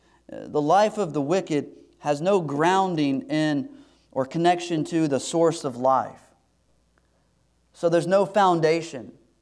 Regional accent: Texas, United States; probably because I grew up in East Texas, and there's trees everywhere.

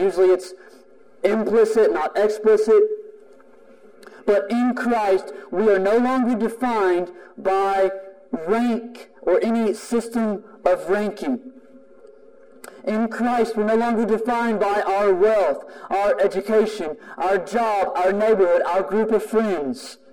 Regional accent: Texas, United States; Yes, I'm from East Texas. That's a weird culture.

